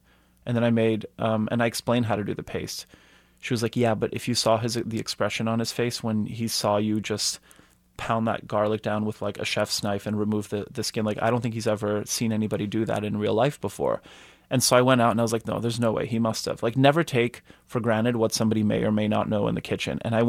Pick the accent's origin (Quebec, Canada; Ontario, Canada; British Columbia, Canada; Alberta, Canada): Quebec, Canada; Montreal; first language Polish; English is a second language; Very Polish, I would say. It was my first language. For most of my youth, went to church every Sunday, Polish school every Saturday.